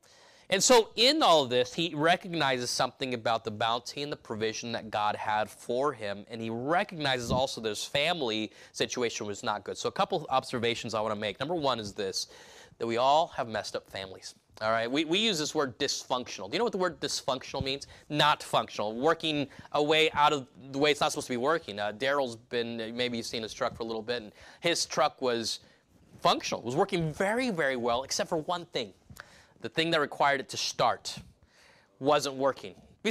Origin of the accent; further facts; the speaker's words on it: Los Angeles, California, United States; born there; also born or lived in South America; I was born in Los Angeles, specifically in Martin Luther King Jr. Hospital, which is right on the border of Compton and Southgate there.